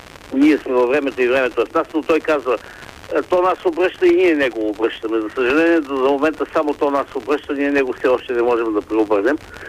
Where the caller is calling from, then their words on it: Nedelino, Smolyan Province, Bulgaria; от Неделино съм.